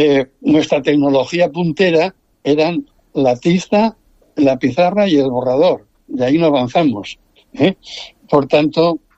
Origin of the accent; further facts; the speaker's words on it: Benidorm, Valencian Community, Spain; felicitarnos a todos los que somos de Benidorm, porque es un premio merecido